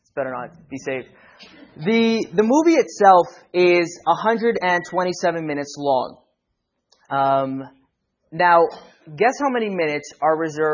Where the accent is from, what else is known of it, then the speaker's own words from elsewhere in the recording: Montreal, Quebec, Canada; It's actually French. My father's Moroccan. It's … in French. And I was born and raised in Montreal. At the age of 17, that's up in Canada, above New York.